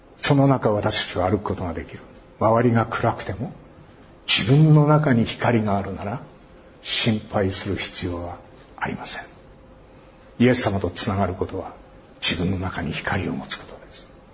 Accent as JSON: {"language": "Japanese", "town": "Iwaki", "region": "Fukushima", "country": "Japan", "said": "私は福島県いわき市から来ました、放射能のおかげで私は輝いております"}